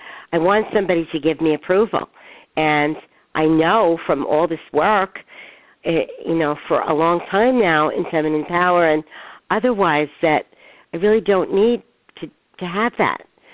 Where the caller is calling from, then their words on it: New York, United States; Hi, Claire. I'm calling from New York.